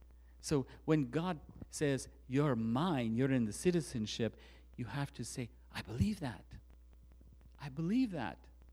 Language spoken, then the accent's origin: English; United States; I'm an American in terms of my citizenship on earth.